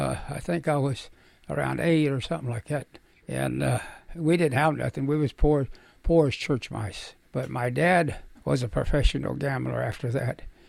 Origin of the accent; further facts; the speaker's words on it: Shafter, California, United States; also born or lived in Maud, Oklahoma; I was born in Maud, Oklahoma, 1923, and I grew up 8 years there, and then we moved to Shafter, lived there for 50 years.